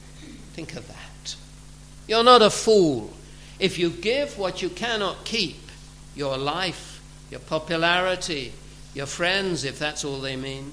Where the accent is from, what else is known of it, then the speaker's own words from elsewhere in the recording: England, United Kingdom; born there; But I was born in England. I was.